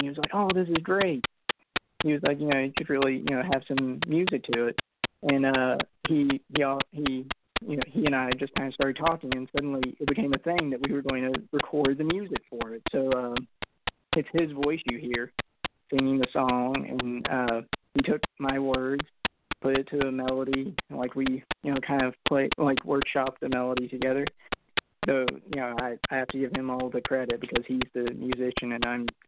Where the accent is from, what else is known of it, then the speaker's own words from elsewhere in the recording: Appalachia, United States; I grew up in Appalachia, and I feel like anytime you listen to Appalachian music, there's that undercurrent.